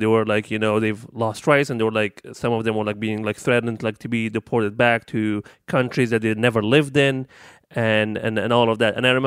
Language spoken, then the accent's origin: English; Libya; I am 31 years old and I'm from Libya and I've been here for 7 years.